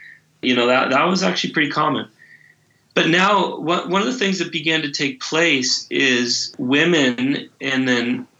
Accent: United States; You know, I grew up in the United States, and I was used to meeting men from Mexico that had come across the border

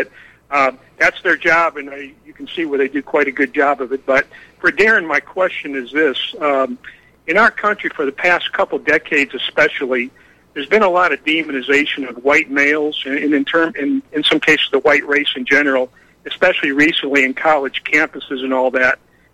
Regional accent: Cleveland, Ohio, United States; I'm from Cleveland, Ohio, so I don't have any songs like that.

